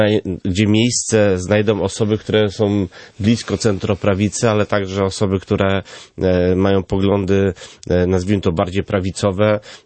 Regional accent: Warmian-Masurian Voivodeship, Poland; Ja pochodzę z województwa warmińsko-mazurskiego, pochodzę z ziemi elbląskiej, ziemi, która była przez wiele lat zaniedbana.

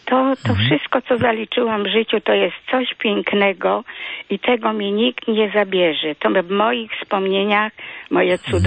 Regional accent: Poznań, Greater Poland Voivodeship, Poland; Nie, ja jestem z pochodzenia z Poznania.

